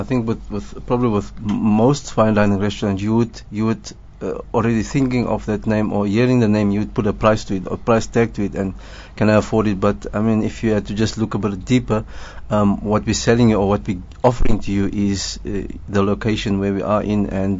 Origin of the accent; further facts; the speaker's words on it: Cape Town, Western Cape, South Africa; I'm growing up in Cape Town